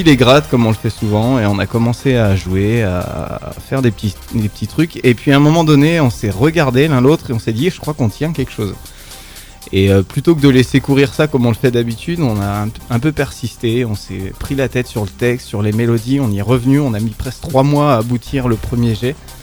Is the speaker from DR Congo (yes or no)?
no; north-east, France; now in Grenoble, France; Et moi, je viens du nord-est de la France.